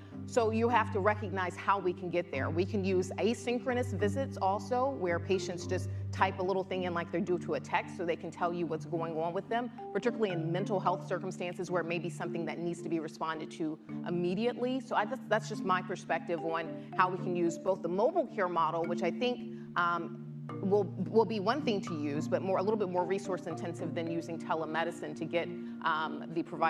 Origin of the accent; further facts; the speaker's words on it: Atlanta, Georgia, United States; it's very different than my lived experience growing up in Atlanta.